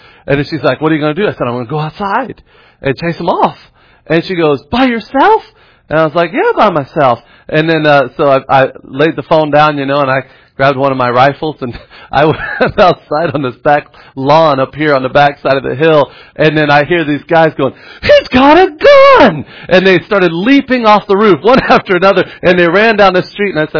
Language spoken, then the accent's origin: English; Florida, United States; And I'm from Florida. You're allowed to have guns.